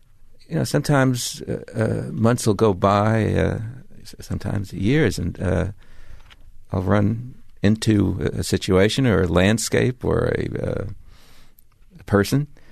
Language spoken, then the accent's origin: English; Czechia; accent: Czech; and apparently I did have a thick Czech accent, which is, it was sort of a amusing to my folks to a point.